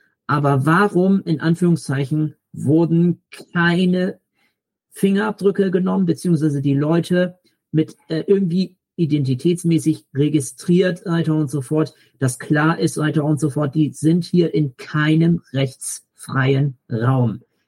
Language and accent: German; Germany; das kann man auch auf uns Deutsche dessen ummünzen, weiter und so fort, dass wir uns fragen, ja, was macht uns zu Deutschen sozusagen?